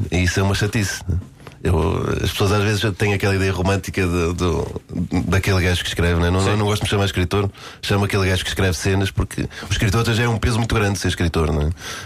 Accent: Guimarães, Braga, Portugal; Eu comecei no Grande Vitória de Guimarães, né, na minha terra natal

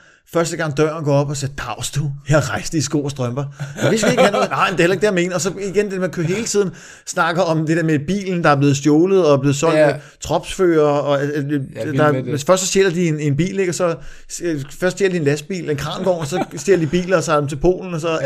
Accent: Copenhagen, Capital Region of Denmark, Denmark; fordi jeg er sjællænder, der, københavner, der bor i Nordjylland

